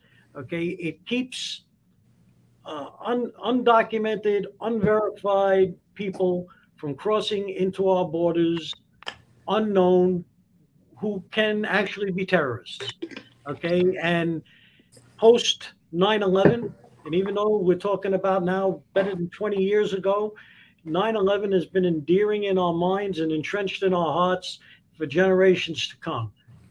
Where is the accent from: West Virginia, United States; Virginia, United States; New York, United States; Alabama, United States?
New York, United States; Brooklyn; I am a plumber from Brooklyn, Pat. That's for sure.